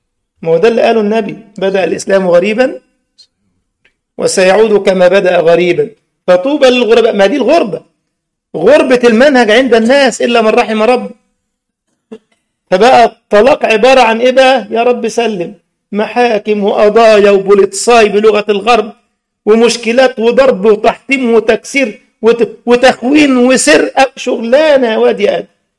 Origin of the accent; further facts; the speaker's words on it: Egypt; عندنا في مصر موجود، فأنا مش عارف بقى، لكن هنا عندكم في الأصل بينكم كإخوة بيكون تطوع لله